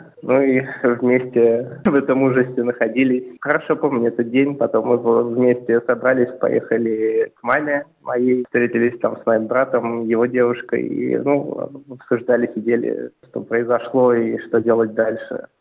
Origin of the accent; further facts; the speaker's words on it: Moscow, Russia; я из Москвы, я русский и я против этой войны. Хоть имя у меня и армянское происхождение, я довольно смешанного, у меня и русские корни, и армянские, татарские